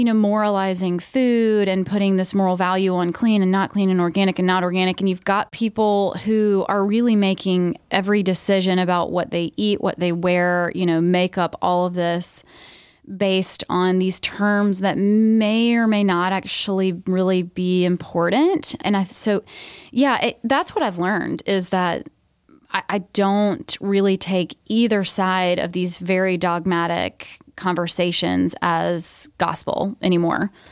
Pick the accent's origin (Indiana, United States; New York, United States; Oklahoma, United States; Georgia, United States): Georgia, United States; I grew up in Georgia. Okay. So even worse.